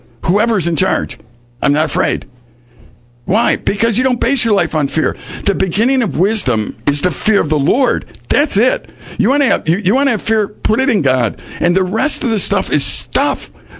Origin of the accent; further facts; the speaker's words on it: Chicago, Illinois, United States; I grew up in Chicago.